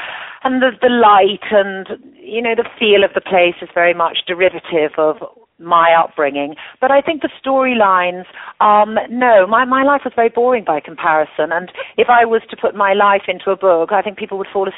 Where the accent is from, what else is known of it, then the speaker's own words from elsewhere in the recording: South East England, United Kingdom; I grew up in Hampshire, in the English countryside. My father's a farmer. I had a totally idyllic upbringing in the most beautiful place with bluebell woods and a 17th century, really beautiful Jacobean house.